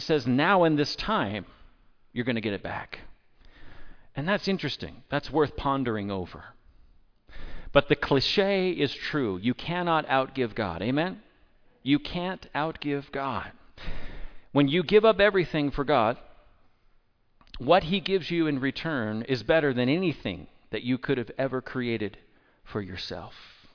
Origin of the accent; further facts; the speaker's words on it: California, United States; I'm having a tough enough time deciding in California. I'm from California.